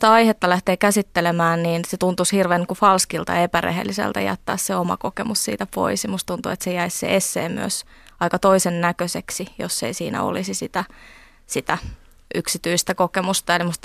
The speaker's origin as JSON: {"language": "Finnish", "town": "Helsinki", "region": "Uusimaa", "country": "Finland", "tie": "born or raised there", "also_born_or_lived": "Tehran, Iran", "said": "mä oon tosi pienenä muuttunut sieltä Helsinkiin."}